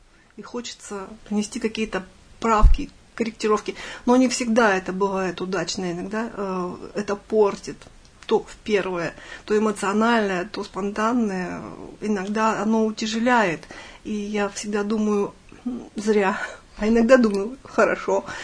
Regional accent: Nizhny Tagil, Sverdlovsk Oblast, Russia; мой родной город Нижний Тагил.

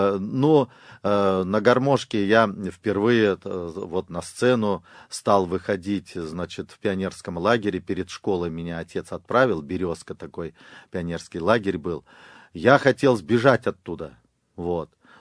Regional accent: Orenburg Oblast, Russia; Я вообще уроженец Оренбургской области, но вот мама моя украинка

